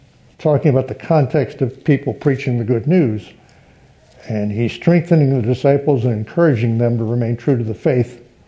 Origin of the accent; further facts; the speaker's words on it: United States; Well, yes, actually, because I'm an American, yes.